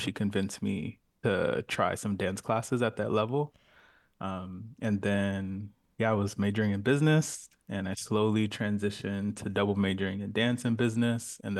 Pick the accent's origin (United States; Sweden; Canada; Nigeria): United States; Brooklyn, New York; Yeah, I grew up in Brooklyn and my dad was a DJ.